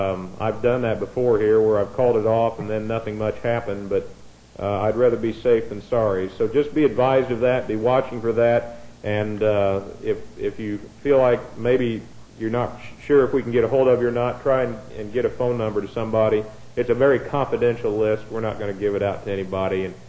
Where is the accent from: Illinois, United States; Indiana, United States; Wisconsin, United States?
Indiana, United States; I'm from Indiana, and I've yet to see really bad weather down here.